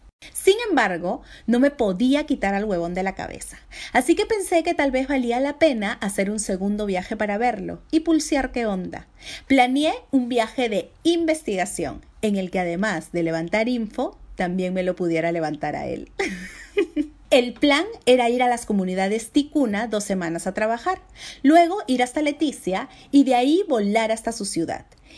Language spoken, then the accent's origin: Spanish; Lima, Peru; sentían que yo, como limeña, representaba un peligro